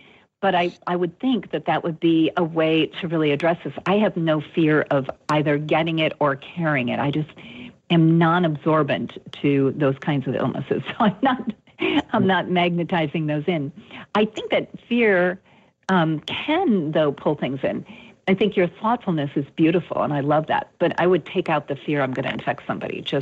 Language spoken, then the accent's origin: English; Minnesota, United States; born there; Beverly, I was born in Minnesota. You're my neighbor.